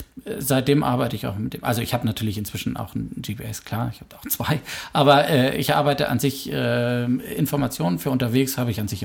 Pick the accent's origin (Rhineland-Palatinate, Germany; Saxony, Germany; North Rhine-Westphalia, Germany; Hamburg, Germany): Hamburg, Germany; gerade im Nordosten, da wo ich herkomme, Nordosten Hamburgs